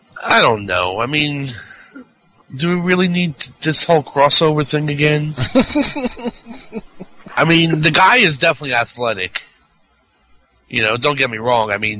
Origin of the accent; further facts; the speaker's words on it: New York City, New York, United States; I grew up in New York City, and I couldn't stand Giants fans.